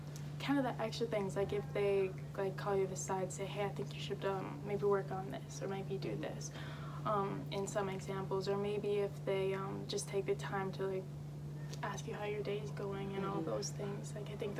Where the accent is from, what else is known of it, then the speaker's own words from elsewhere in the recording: Manitoba, Canada; I'm from Canada, so I grew up kind of watching the Canadian women's team.